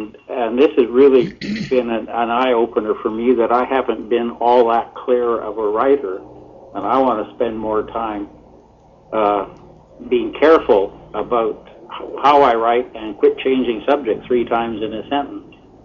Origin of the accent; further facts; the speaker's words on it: Brandon, Manitoba, Canada; born there; I was born in Brandon, Manitoba, and I grew up in a Ukrainian church.